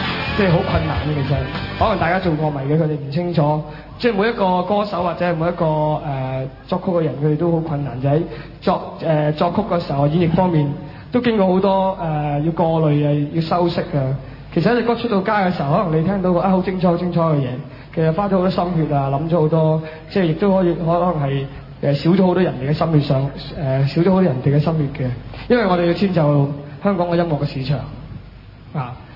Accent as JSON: {"language": "Cantonese", "country": "China", "said": "我絕對不希望我們中國人永遠停留在懷緬過去的一些輝煌史裏面"}